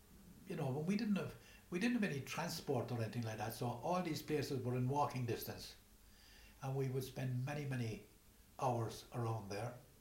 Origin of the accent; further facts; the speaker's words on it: Cork, Munster, Ireland; they're all memories of childhood and growing up in Cork, you know.